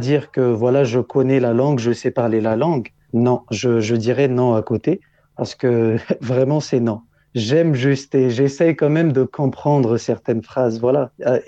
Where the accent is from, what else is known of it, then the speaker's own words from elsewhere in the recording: Antananarivo, Analamanga, Madagascar; Oui, je suis né à Madagascar, plus précisément à Antananarivo. La capitale.